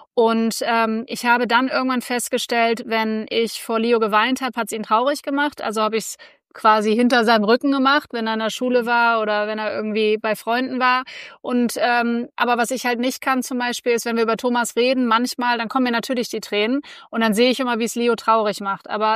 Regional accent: Philippines; ich bin auf den Philippinen aufgewachsen.

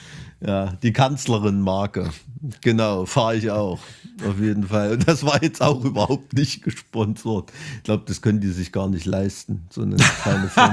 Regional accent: Thuringia, Germany; weil ich als Thüringer dem Skilanglauf verpflichtet bin

